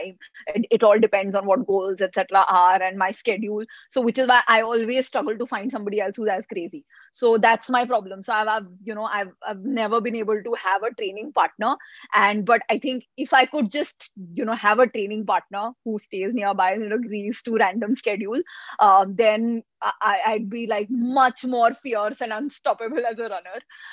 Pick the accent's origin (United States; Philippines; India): India; Delhi; now in Mumbai, India; I'm from Delhi, and when I came to Mumbai